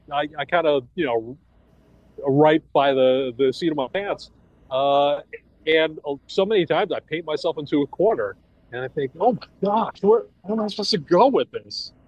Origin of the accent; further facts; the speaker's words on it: Queens, New York, United States; I'm a native New York. I was born out in Queens, Howard Beach. My earliest memories are hearing the planes landing and taking off at JFK.